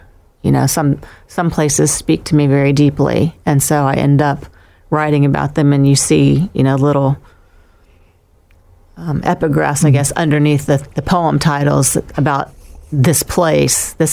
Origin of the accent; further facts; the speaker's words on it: Florida, United States; born there; and I was born in Florida, and so I guess all of that water speaks to me more significantly